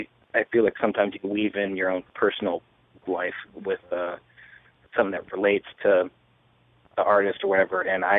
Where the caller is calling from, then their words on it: North Carolina, United States; North Carolina.